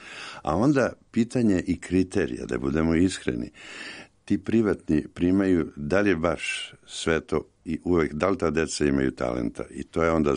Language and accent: Serbian; Belgrade, Serbia; Inače sam odrastao na Dorćolu i sve se to dešavalo u moje neposrednoj blizini